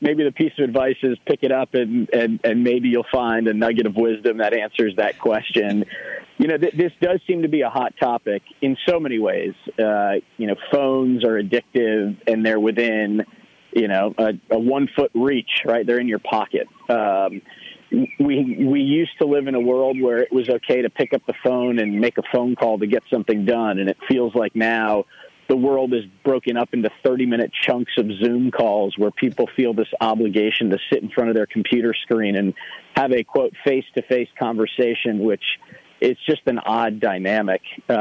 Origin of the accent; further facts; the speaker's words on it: San Diego, California, United States; I grew up going to the Boys and Girls Club in San Diego, my hometown, during school breaks.